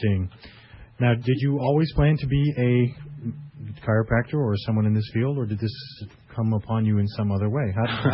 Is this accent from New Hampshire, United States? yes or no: yes; Keene, New Hampshire, United States; I was raised in Keene myself, and a man right on the corner of Forest Street where I was raised was a chiropractor